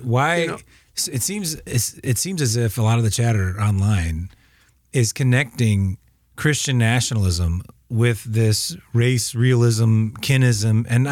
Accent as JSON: {"language": "English", "region": "Illinois", "country": "United States", "said": "He was from Illinois. I'm from Illinois."}